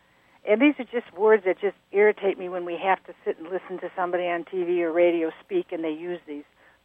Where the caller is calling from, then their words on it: Park Falls, Wisconsin, United States; we're from Park Falls, Wisconsin.